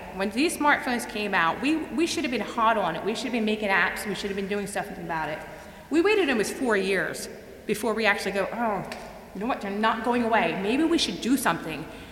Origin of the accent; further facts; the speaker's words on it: Philadelphia, Pennsylvania, United States; that's Rocky Sylvester Stallone, and I'm from Philadelphia.